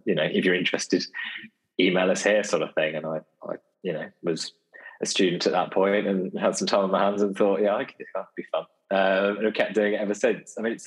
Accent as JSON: {"language": "English", "region": "South East England", "country": "United Kingdom", "tie": "born or raised there", "said": "So growing up in Buckinghamshire, there wasn't a Premier League team, there wasn't a Football League team at that point, in the county."}